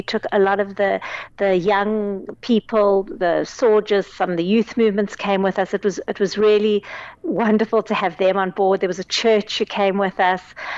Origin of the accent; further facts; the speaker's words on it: South Africa; We have a right as South African citizens.